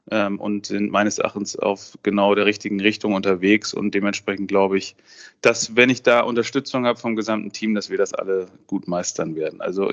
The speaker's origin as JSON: {"language": "German", "region": "Mecklenburg-Vorpommern", "country": "Germany", "tie": "born or raised there", "said": "kommt aus meiner Region, wo ich aufgewachsen bin, Vorpommern-Rügen."}